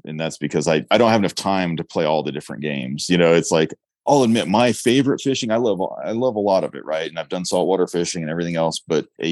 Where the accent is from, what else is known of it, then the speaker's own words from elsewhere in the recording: Colorado, United States; You know, I grew up in Eastern Colorado, farm kid there.